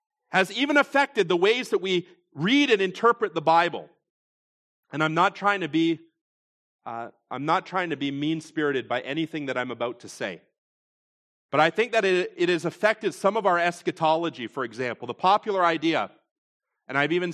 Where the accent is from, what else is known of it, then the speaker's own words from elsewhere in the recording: Fenwick, Ontario, Canada; I grew up in the public school system in the Niagara region, I can tell you. And I grew up in Fenwick, Pelham Center School, and the E.W. Farr and E.L. Crosley, local schools.